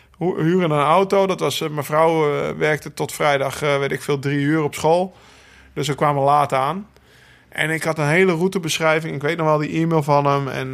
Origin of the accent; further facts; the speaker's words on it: Netherlands; Weet je wel, als Nederlanders. Je wil iets teruggeven.